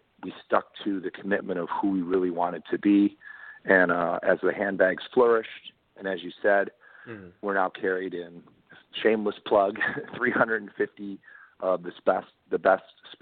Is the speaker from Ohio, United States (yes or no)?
yes; Parma, Ohio, United States; I'm from Parma, which was a post-World War II track home community of Cleveland. So when I say that I don't have to look for, I did grow up in that area